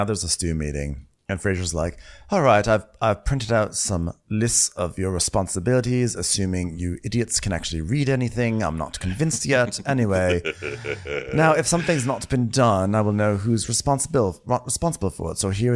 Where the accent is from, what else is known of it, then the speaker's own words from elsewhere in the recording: Costa Rica; because I'm from Costa Rica and I'm a free spirit because, you know, Costa Rica.